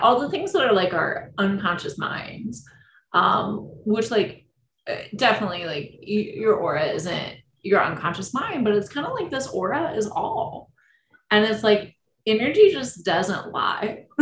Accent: Illinois, United States; And I grew up in Illinois in the middle of nowhere. My hometown had 2 stoplights when I was growing up.

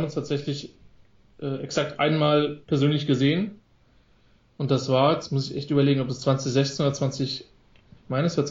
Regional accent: Rhineland-Palatinate, Germany; ich bin aus dem Westerwald, also das ist nördlich des Rheinland-Pfalz.

